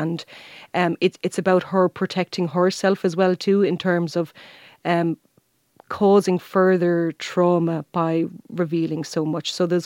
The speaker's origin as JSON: {"language": "English", "region": "Munster", "country": "Ireland", "said": "Now I'm from Kerry"}